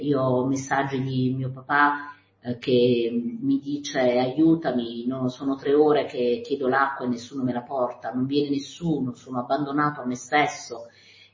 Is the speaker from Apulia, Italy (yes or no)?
yes; Taranto, Apulia, Italy; Io sono di Taranto.